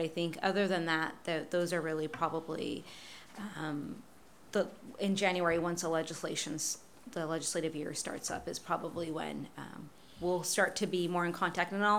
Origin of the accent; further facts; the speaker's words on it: California, United States; I'm actually from Fresno County, so I hope to see you guys a lot more.